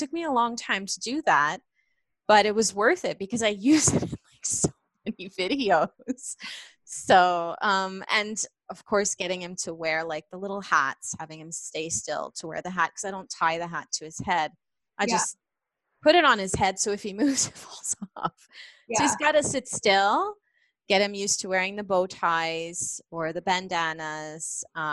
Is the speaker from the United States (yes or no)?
no; Canada; Like for me, I'm Canadian, right?